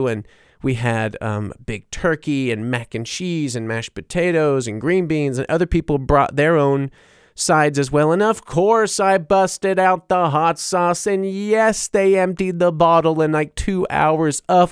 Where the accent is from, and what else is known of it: Mississippi, United States; born or raised there; moved away as an adult; also born or lived in New Orleans; now in Germany